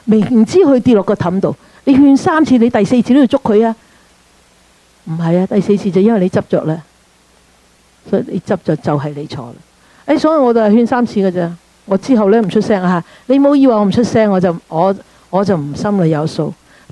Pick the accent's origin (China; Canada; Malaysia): China; 我哋中国人成日讲嘛，相嗌唔好口啊嘛